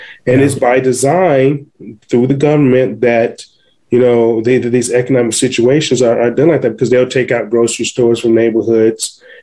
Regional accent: Cleveland, Ohio, United States; we did that where I grew up in Cleveland. You know, in Ohio, I remember us having a community garden

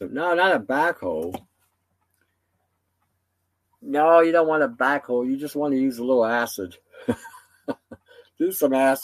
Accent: Canada; Maybe it's because I'm Canadian.

